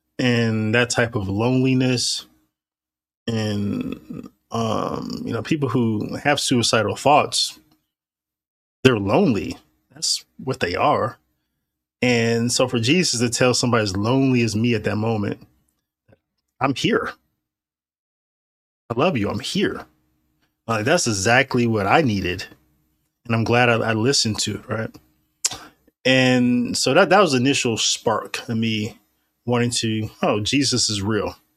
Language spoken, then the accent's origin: English; Warren, Ohio, United States; it helped me realize what Malcolm X taught me as a kid growing up in Warren, Ohio.